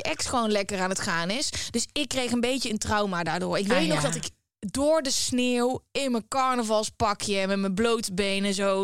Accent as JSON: {"language": "Dutch", "region": "North Brabant", "country": "Netherlands", "said": "Ik ben echt een Brabander."}